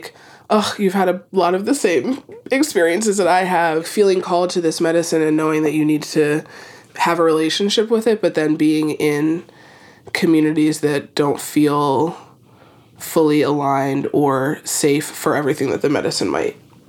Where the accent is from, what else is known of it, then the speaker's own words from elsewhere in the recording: Philadelphia, Pennsylvania, United States; born there; So I was born in Philadelphia, and I was born to one parent that was from Jamaica, and had a deep connection with, I would say, kind of folk healing.